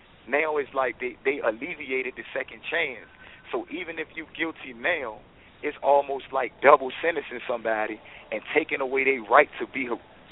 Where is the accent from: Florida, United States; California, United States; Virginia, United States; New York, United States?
Virginia, United States; Portsmouth; Of course. I'm from Portsmouth. You know, it said Portsmouth got one of the worst school systems in Virginia.